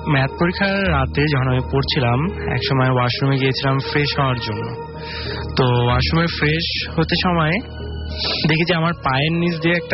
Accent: Dinajpur, Rangpur Division, Bangladesh; দিনাজপুর থেকে এসেছি।

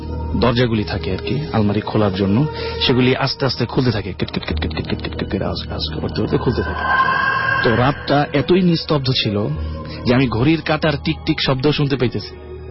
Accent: Basabo, Dhaka Division, Bangladesh; now in Kuala Lumpur, Malaysia; আমি বাইরে থাকি, এখানে থাকি সবুজবাগ, বাসাবো থেকে আমি এসেছি।

